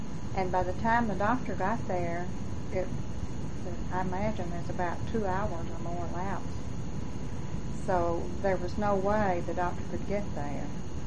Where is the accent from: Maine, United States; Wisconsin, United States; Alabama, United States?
Alabama, United States; Springville; born there; Okay, I was born in Blount County, Springville, Alabama, 1927, on a 40-acre farm.